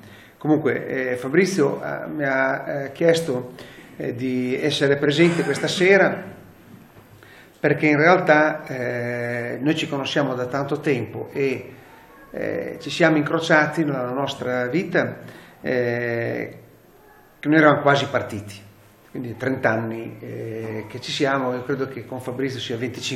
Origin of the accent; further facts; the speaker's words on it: Imola, Emilia-Romagna, Italy; io vengo da Imola